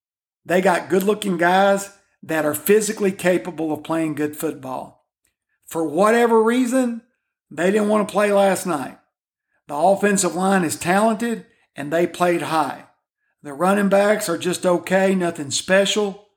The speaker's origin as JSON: {"language": "English", "region": "Kentucky", "country": "United States", "tie": "born or raised there", "said": "I've already given you the Kentucky report yesterday, and that big in-state rivalry in my home state, who would win?"}